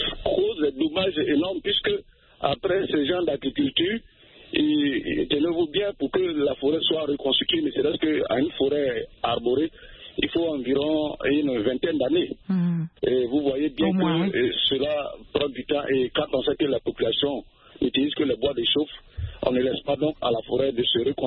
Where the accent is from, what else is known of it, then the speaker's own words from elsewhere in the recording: Côte d’Ivoire; Oh, la déforestation est un problème endémique chez nous en Côte d'Ivoire.